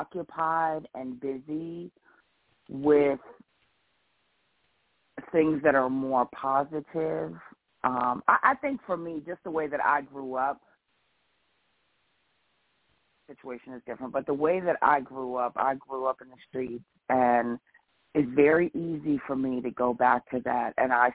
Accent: New York, United States; also born or lived in Washington, D.C.; which is where I come from. I come from New York. I came from the D.C. area.

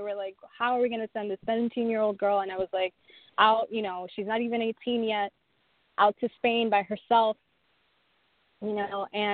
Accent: Hudson County, New Jersey, United States; This was in Northbury, and I'm originally from Hudson County.

